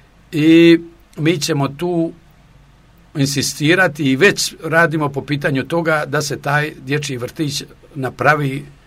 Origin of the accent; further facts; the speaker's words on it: Sveti Stasije, Kotor Municipality, Montenegro; da sam i ja stanovnik Svetoga Stasije i da sam rođen na Svetom Stasiji